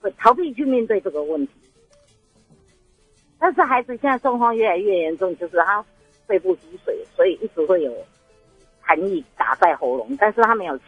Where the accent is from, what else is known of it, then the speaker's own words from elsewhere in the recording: Taiwan; 因为我大概是我们台湾人吧，对亲情是比较重视的